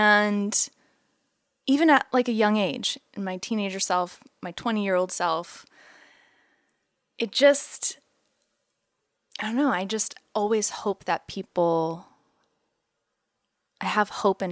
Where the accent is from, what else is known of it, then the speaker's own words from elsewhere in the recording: United States; Sometimes while traveling, I'm like, ooh, I don't want to admit I'm American sometimes.